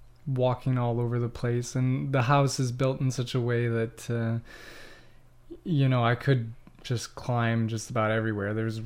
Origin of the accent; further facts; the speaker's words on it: Hatley, Quebec, Canada; Yeah, I grew up in Hatley, and it is a really beautiful area.